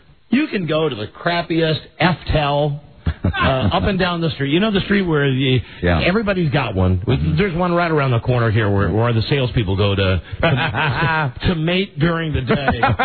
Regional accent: United States; I want all of you to know I am so American that when I refer to the time, I say real time.

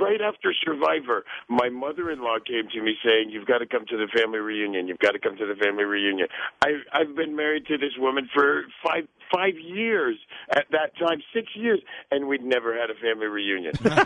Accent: Indianapolis, Indiana, United States; I am from Indianapolis, Indiana.

